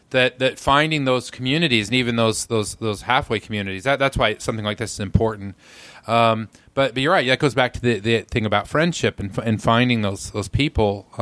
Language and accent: English; Ogden, Utah, United States; See, you guys make fun of Utah Mormons. I grew up near Ogden. We all cursed.